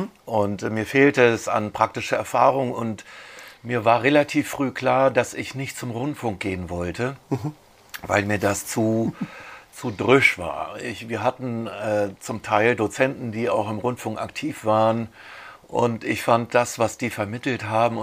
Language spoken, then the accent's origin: German; Hamburg, Germany; ich bin ja Hamburger, ich habe Familie und Freunde